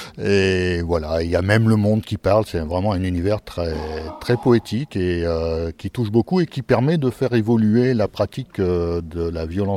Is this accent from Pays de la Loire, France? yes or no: no; Hauts-de-France, France; born there; avant, je venais du Pas-de-Calais, j'étais né dans le Pas-de-Calais.